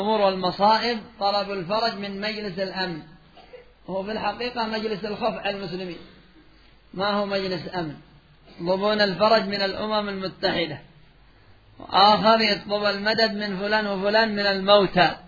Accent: Yemen; حتى عندنا في اليمن

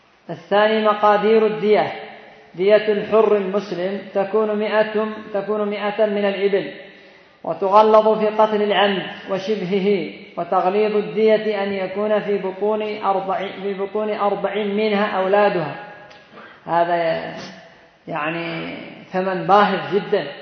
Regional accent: Yemen; هذا ملايين عندنا في اليمن وبعض الدول

